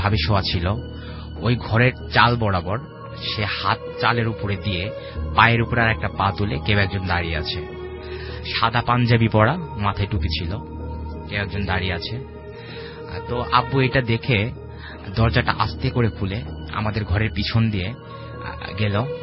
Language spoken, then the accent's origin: Bangla; Chandangachhi, Rajshahi Division, Bangladesh; আমার গ্রামের বাড়ি সিরাজগঞ্জ জেলা বেলকুচি থানা চন্দনগাছি গ্রাম।